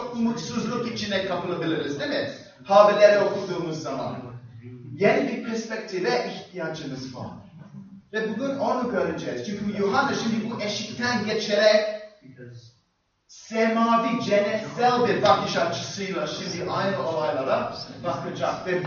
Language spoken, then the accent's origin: Turkish; Cyprus; moved away; Ben, biliyorsunuz, Güney Kıbrıs'ta doğdum, büyüdüm, yetiştirdim.